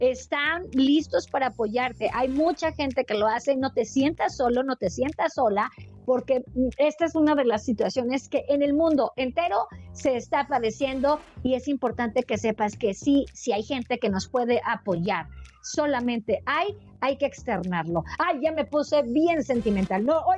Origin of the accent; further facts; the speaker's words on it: Mexico City, Mexico; now in Los Cabos, Mexico; Aquí andamos, chilanga banda, porque yo sé que la zona de Los Cabos, pues la neta, lo que viene siendo, habemos muchos chilangos.